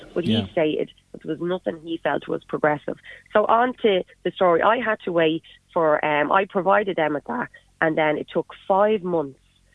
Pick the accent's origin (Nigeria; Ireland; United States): Ireland; Dublin, Leinster; accent: Dublin; now in Mayo, Ireland; as you can tell by my accent, I'm a Dub originally. So would I just have been luckier for this to happen to me if I still lived, you know, in Dublin